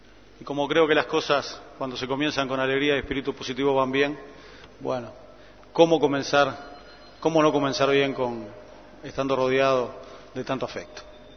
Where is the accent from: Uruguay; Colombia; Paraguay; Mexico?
Uruguay; habiendo realizado una tarea que nos enorgullece a todos como uruguayos.